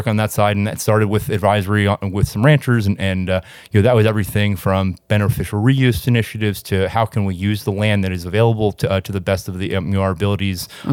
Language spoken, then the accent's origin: English; Houston, Texas, United States; By way of sort of introduction to myself, born and raised in Houston, went to undergrad in Boston